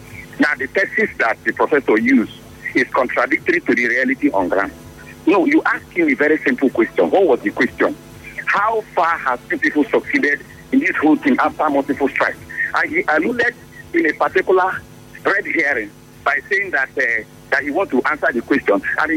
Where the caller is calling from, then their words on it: Port Harcourt, Rivers, Nigeria; I'm calling you from Port Harcourt.